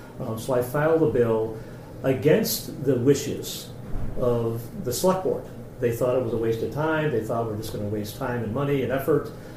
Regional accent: Lenox, Massachusetts, United States; Well, I grew up in Lenox.

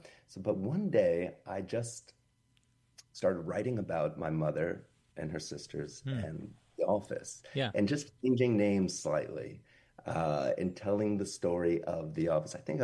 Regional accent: New York City, New York, United States; if you you grow up here and it's your home for one thing

